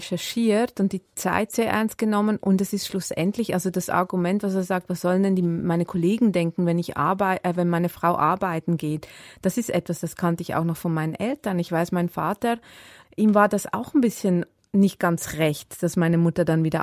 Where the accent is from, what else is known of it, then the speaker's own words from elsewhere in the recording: Switzerland; Ja, ich bin Schweizerin, wie man hört.